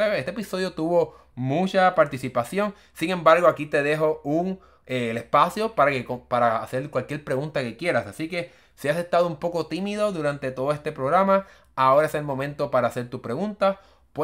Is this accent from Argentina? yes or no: no; Puerto Rico; Yo soy de Puerto Rico y mis amistades de Puerto Rico prácticamente nadie utiliza esta función.